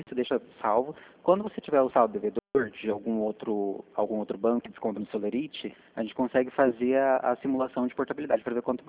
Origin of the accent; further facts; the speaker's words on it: Dourados, Mato Grosso do Sul, Brazil; Nós somos aqui de Dourados.